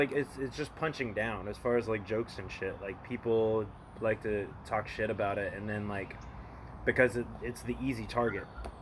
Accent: Kentucky, United States; born there; also born or lived in Georgia / Kansas / Oklahoma / Florida; Yeah, I was born in Kentucky. Went from Kentucky to Augusta or Fort Gordon. So Fort Gordon, and then over to Kansas, Oklahoma, and then back to Georgia.

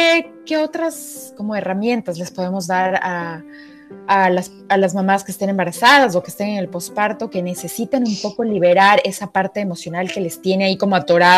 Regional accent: Quito, Pichincha, Ecuador; mi esposo y yo somos quiteños y no tenemos familia acá.

